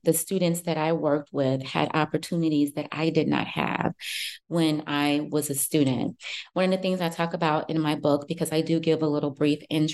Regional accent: Chicago, Illinois, United States; So I live in Chicago. I grew up in Chicago.

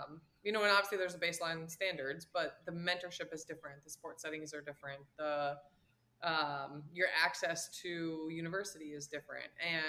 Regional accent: Minnesota, United States; So I'm from Minnesota.

